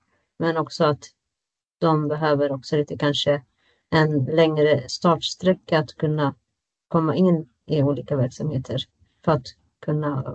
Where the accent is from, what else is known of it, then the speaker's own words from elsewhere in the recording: Palestine; now in Sweden; jag har en annan etnisk bakgrund och jag kommer från Palestina.